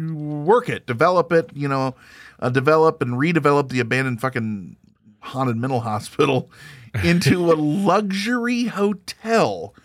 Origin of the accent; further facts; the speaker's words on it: Springfield, Illinois, United States; I'm from Springfield, Illinois, outside of there originally